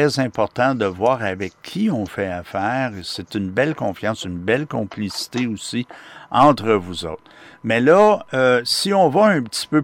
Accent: Cowansville, Quebec, Canada; Je viens de Cowansville

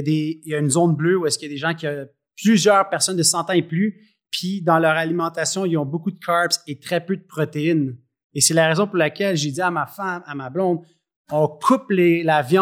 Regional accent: Canada; born there; même si je suis né au Canada comme toi

